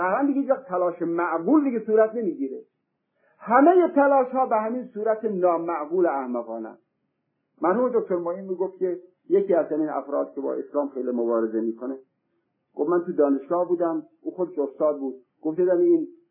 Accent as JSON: {"language": "Persian", "town": "Sari", "region": "Mazandaran", "country": "Iran", "tie": "born or raised there", "said": "من خودم اهل ساری هستم،"}